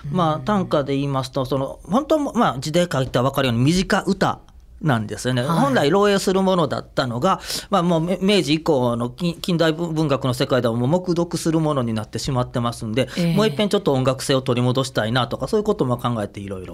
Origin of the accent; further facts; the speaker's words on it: Nishinomiya, Hyogo, Japan; 西宮で生まれ育って神戸港で船見て、子供の頃船好きだったんで読みに行って